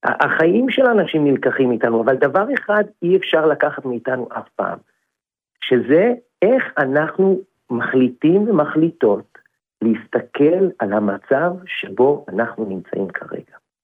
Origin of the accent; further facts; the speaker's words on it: Jerusalem, Jerusalem District, Israel; השבת היה פה בירושלים, אני ירושלמי, כבר דור תשיעי של ירושלמי